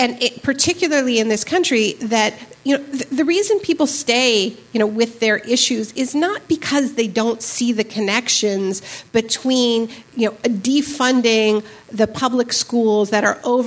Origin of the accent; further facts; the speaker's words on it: Canada; also born or lived in United States; I'm Canadian. I'm actually American too. My parents moved to Canada during the Vietnam War.